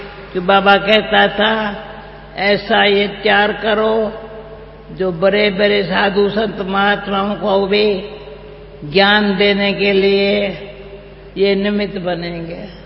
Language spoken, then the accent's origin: Hindi; India; भारत, मैं भारत से आई हूं तो नमस्ते करेंगे।